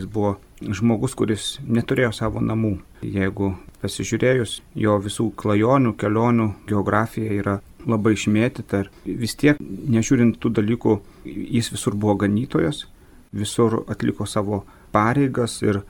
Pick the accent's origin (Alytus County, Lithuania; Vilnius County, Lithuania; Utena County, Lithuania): Utena County, Lithuania; Molėtai; aš augau Molėtuose